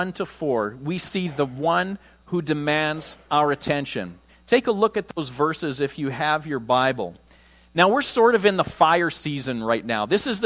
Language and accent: English; Saskatchewan, Canada; maybe it's because I grew up in Saskatchewan.